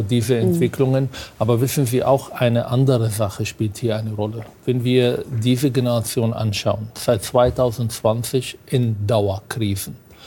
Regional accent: Israel; now in Germany; Ich stamme aus Israel.

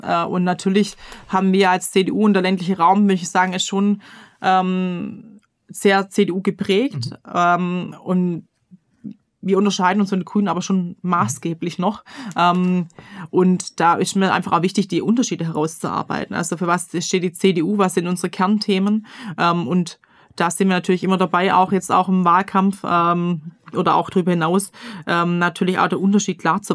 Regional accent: Waiblingen, Baden-Württemberg, Germany; davon auch wirklich auch meine Heimatstadt Waiblingen, über 60.000 Einwohner.

